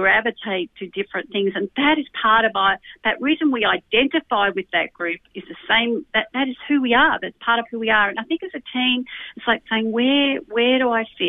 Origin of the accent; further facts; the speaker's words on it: Australia; I see myself as an Australian